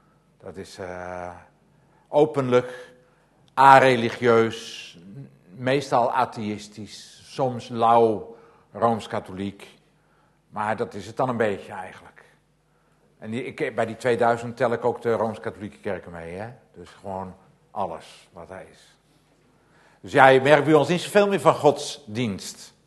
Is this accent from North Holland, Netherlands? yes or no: yes; North Holland, Netherlands; now in Enkhuizen, Netherlands; West-Friesland, waar ik vandaan kom. West-Friesland, dat is oostelijk Noord-Holland, maar dat weet u natuurlijk allemaal. De kop van Noord-Holland, Enkhuizen, Medemblik, Hoorn, daar woon ik in Enkhuizen dan. Dat is West-Friesland.